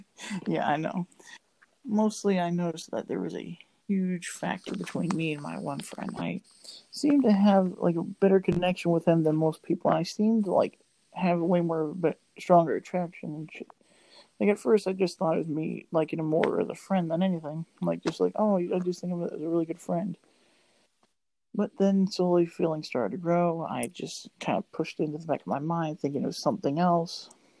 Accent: Illinois, United States; I was about to say my last name, but … I come from Illinois. Live next to St. Louis, I'll say, just to keep my, area kind of closed. But mostly I kind of grew up here and been raised here my entire life.

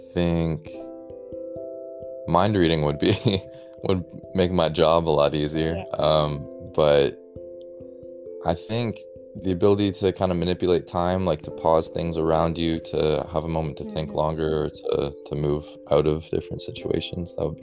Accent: Stouffville, Ontario, Canada; also born or lived in Vancouver, Canada; So I'm from Stouffville, Ontario, which is a little bit north of Toronto, Ontario, and I grew up in this area. I went to Peterborough to do my psych degree at Trent University and then moved to Vancouver to do my master's after that.

